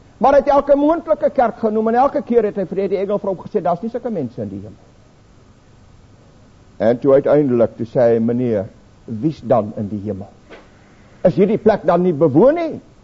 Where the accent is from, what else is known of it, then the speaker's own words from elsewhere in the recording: Namibia; now in South Africa; is nou hier in die pragtige ou Bosveld van Transvaal en die ander dele van Transvaal, maar ek kom uit Suidwes uit